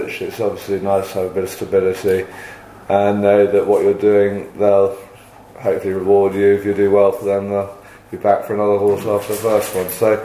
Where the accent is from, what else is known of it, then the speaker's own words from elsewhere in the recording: Slad, South West England, United Kingdom; Yeah, I was actually born and bred in Slad. This is my childhood home.